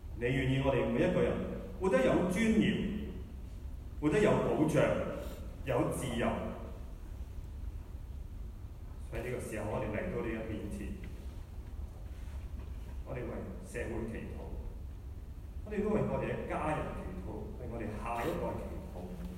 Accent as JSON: {"language": "Chinese", "country": "Hong Kong", "said": "但我们香港人走到今天，我们找不到路"}